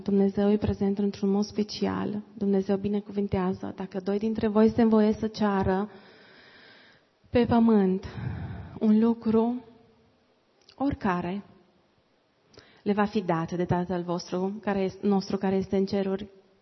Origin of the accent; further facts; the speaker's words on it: Romania; noi ca români suntem foarte cârtitori